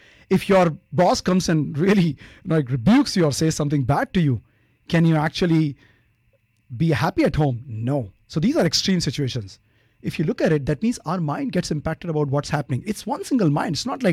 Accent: Rajasthan, India; This is the place where the desert is, which is Rajasthan. Yeah, so I was born and brought up in Rajasthan

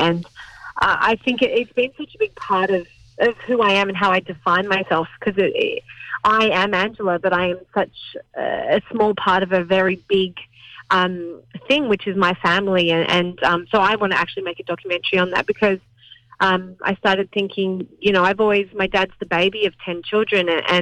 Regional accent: Sydney, New South Wales, Australia; So I'm from Sydney. I grew up in southwest Sydney and I'm the eldest of four children. And my dad's the baby of 10 in a good old Irish Catholic tradition. And so I grew up surrounded by a massive family.

